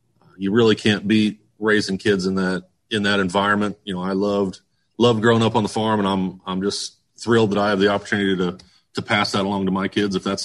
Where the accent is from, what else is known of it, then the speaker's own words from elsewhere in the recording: South Litchfield Township, Illinois, United States; I was born and raised in South Litchfield Township on a small family farm there